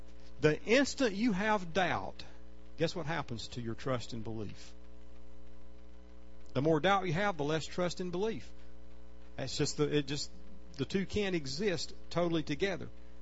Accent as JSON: {"language": "English", "region": "Georgia", "country": "United States", "tie": "born or raised there", "said": "I grew up in North Georgia where all the mountains were."}